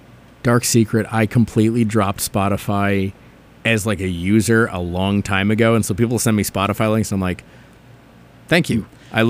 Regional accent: New Jersey, United States; And as mentioned, I am from New Jersey, which basically makes me a denizen of hell.

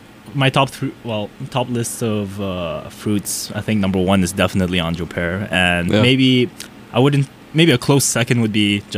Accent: Bhutan; I'm a senior at Tufts. I hail from Bhutan, the Kingdom of Bhutan.

